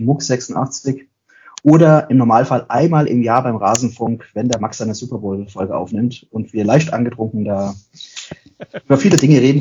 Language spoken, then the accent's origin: German; Hesse, Germany; born there; now in Munich, Germany; ich komme, man hört es ja natürlich gebürtig aus Hessen. Wohne aber inzwischen bei München.